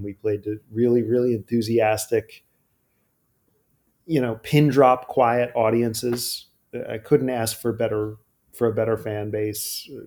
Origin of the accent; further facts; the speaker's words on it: New Jersey, United States; I grew up in Jersey, you know, like I had a mullet.